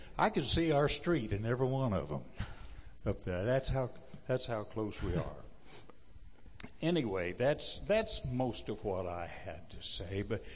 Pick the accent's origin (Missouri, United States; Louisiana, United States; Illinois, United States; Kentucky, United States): Missouri, United States; show me. I'm from Missouri.